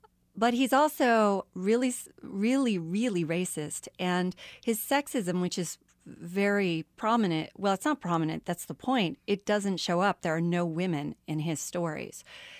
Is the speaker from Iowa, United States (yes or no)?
yes; Iowa, United States; now in Kansas, United States; I grew up in Iowa, which is really flat. I mean, we think Kansas is flat, but out here on the east side, we're not.